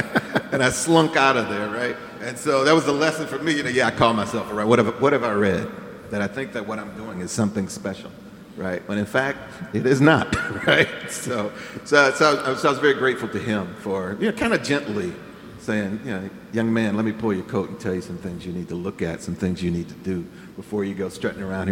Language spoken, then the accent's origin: English; St. Louis, Missouri, United States; I had never encountered brie before. I'm from North St. Louis.